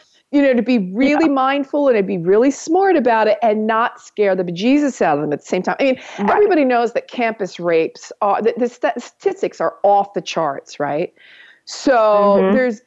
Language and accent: English; New York, United States; Well, I'm a New Yorker, honey.